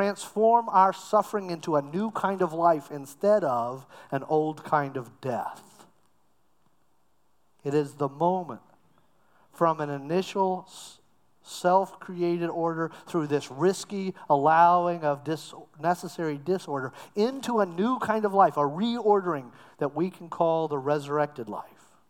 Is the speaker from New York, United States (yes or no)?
no; Cocoa Beach, Florida, United States; now in New Smyrna Beach, United States; I live in New Smyrna Beach because I said yes to God. That's a great deal. I grew up near Cocoa Beach, so I love the beach.